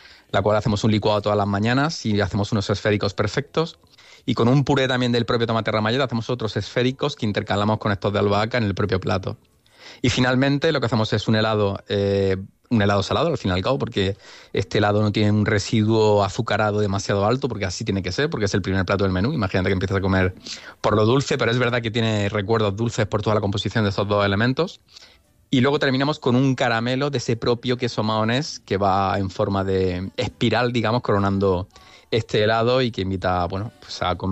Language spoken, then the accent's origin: Spanish; Andalusia, Spain; recordando un poco mi origen andaluz y a mi tierra.